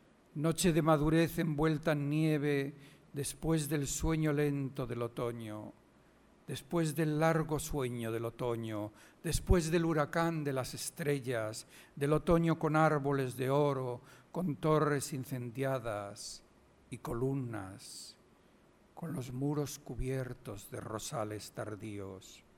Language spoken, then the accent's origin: Spanish; Castile and León, Spain; Toda esta provincia de León, de donde yo soy natal, de donde soy nativo, fue un territorio muy romanizado.